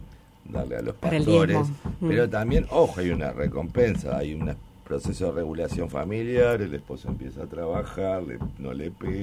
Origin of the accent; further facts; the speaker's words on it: Uruguay; los uruguayos, como siempre, somos todos, así como los argentinos son todos peronistas, nosotros somos todos vallitos.